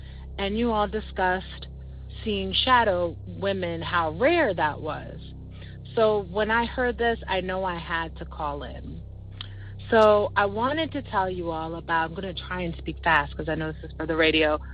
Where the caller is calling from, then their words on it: Silver Spring, Maryland, United States; I'm calling from Silver Spring, Maryland.